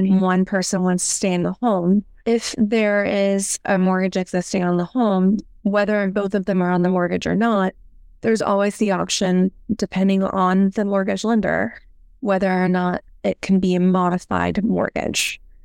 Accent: Florida, United States; also born or lived in New York, United States; I'm from Florida originally, but I moved to New York for a long time out of college.

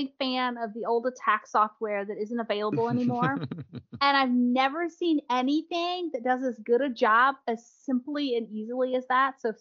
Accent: Midwest, United States; And as a Midwesterner, that was not a thing in the Midwest yet.

